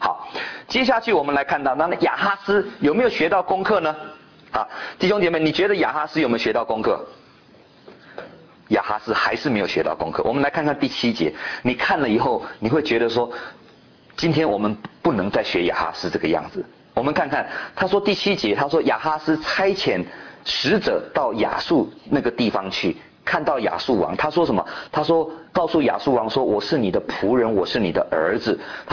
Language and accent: Chinese; China; 真的是这个叫做我们中国人讲说什么，作践自己啊。